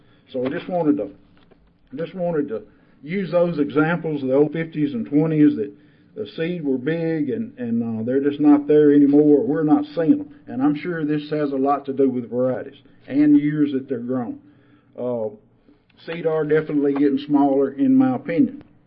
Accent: Tennessee, United States; I'm from Tennessee. Maybe we just can't grow big seed in Tennessee.

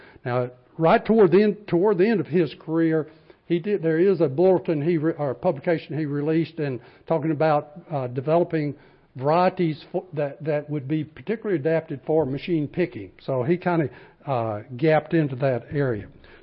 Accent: Arkansas, United States; born there; that's the year I was born in Arkansas, so I can take some credit for that production.

